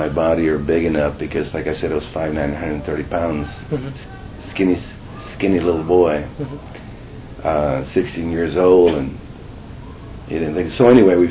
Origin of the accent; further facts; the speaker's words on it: Brownsville, Texas, United States; also born or lived in South Padre Island; I was born October 9, 1947, in Brownsville, Texas. I grew up in South Padre Island and Brownsville, Texas.